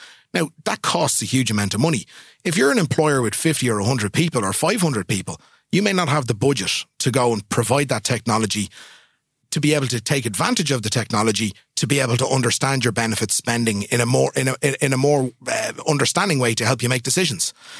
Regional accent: Ireland; as Irish people, we celebrate St. Patrick's Day. We get the 17th of March off.

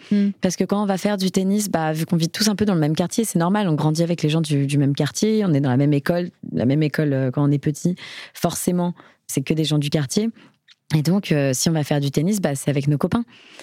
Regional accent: Paris, Île-de-France, France; lorsqu'on est parisien, enfin moi c'est mon cas, donc je prends mon cas comme référence. En général, on est tous dans le même quartier, enfin on n'envoie pas un enfant très loin.

